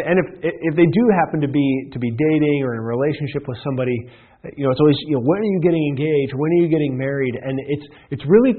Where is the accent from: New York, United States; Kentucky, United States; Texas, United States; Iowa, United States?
Iowa, United States; I saw this most evidently in farm communities growing up in Iowa